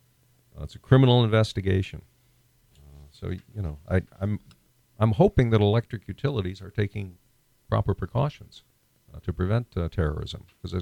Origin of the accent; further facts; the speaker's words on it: Dalhart, Texas, United States; born there; I was born in Dalhart up north, but we don't have HEBs up there.